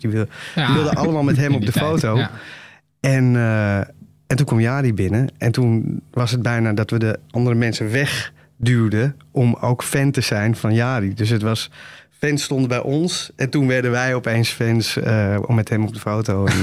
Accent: Amsterdam, North Holland, Netherlands; also born or lived in New York; Zeker, ik ben niet in Amsterdam geboren. Ik ben in New York geboren, maar ik was 5 maanden. Toen ben ik naar de Jordaan verhuisd.

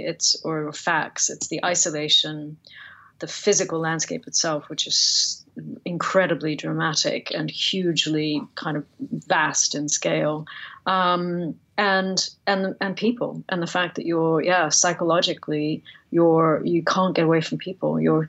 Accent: Canada; I went there as a British person, which I am, but I was brought up in Canada. I'm also Canadian, and I was brought up in Canadian terms, not hugely cold place, but I did subsequently spend some winters in a colder part of the country.

